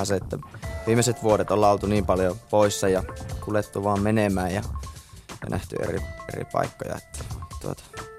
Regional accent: Oulu, North Ostrobothnia, Finland; accent: Oulu dialect; Minäkin puhun niin Oulun murretta suomeksi

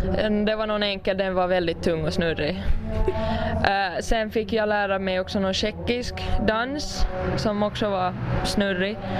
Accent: Nagu, Southwest Finland, Finland; och jag är här från NAGU.

